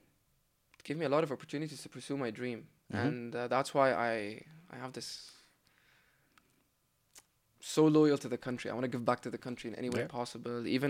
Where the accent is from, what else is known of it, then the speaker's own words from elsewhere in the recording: Syria; moved away as an adult; now in Saudi Arabia; Yes, I was raised in Syria.